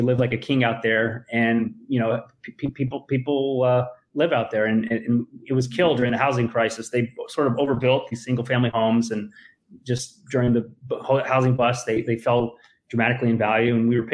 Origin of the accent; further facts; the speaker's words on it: Los Angeles, California, United States; I'm sort of a boring, born and raised in LA, very rare breed. I grew up in the San Fernando Valley in Woodland Hills, the hottest part of the San Fernando Valley, I'd say.